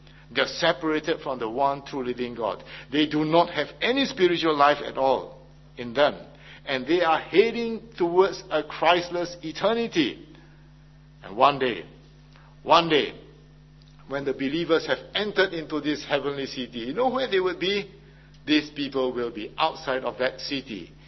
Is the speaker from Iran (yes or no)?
no; Singapore; I always felt somewhat uncomfortable and unwelcome because I'm a Singaporean